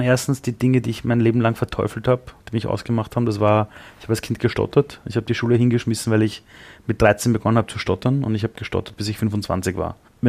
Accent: Austria; wäre ich nicht in Österreich auf die Welt gekommen als Österreicher

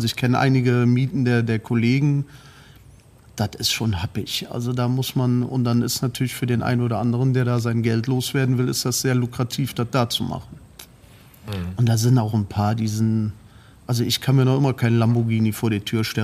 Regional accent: Schmidtheim, North Rhine-Westphalia, Germany; Ich aus Schmidtheim, aus der Eifel. Also bei Blankenheim ist halt in der Nähe.

